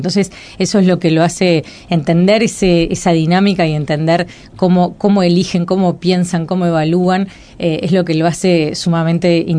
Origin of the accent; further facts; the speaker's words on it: Uruguay; es acá Montevideo, ¿no? Para todos los que somos uruguayos